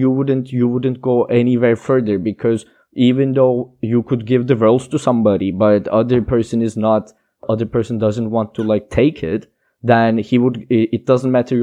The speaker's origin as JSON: {"language": "English", "country": "Turkey", "tie": "born or raised there", "said": "Because actually I experienced this too, because I grew up in Turkey, which is like a bit more alpha male dominated culture."}